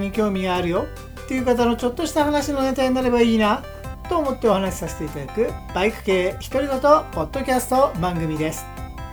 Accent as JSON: {"language": "Japanese", "region": "Tokyo", "country": "Japan", "tie": "born or raised there", "said": "東京生まれの東京育ちの私にとっては"}